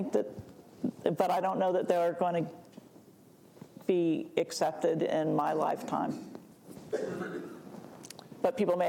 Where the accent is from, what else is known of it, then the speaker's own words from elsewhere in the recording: Albuquerque, New Mexico, United States; the church I grew up in Albuquerque, New Mexico, was a church that always, so far as I experienced it, always had women lay readers and girl acolytes